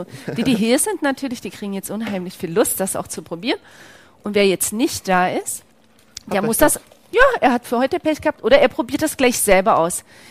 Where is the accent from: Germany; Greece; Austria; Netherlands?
Greece; Und ich komme aus Griechenland